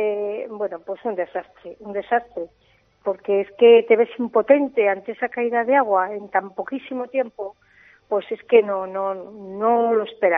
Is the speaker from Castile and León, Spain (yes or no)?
yes; Castrojeriz, Castile and León, Spain; Yo recuerdo de niña aquí en Castrojeriz tormentas muy fuertes